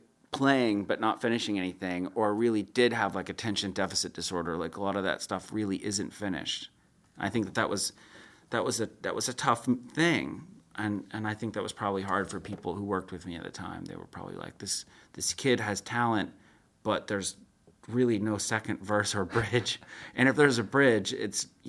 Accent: Jacksonville, North Carolina, United States; now in Raleigh, United States; he was someone that I knew in my hometown of Jacksonville.

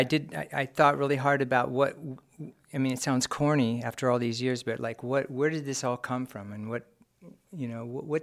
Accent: Sacramento, California, United States; I'm from Sacramento, and that's kind of how that all started.

